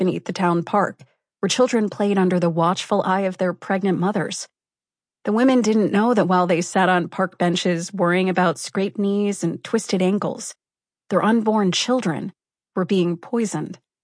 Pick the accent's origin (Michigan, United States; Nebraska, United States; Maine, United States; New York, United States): Maine, United States; I grew up in Maine, where my weekends were spent in the mountains and my afternoons by the sea.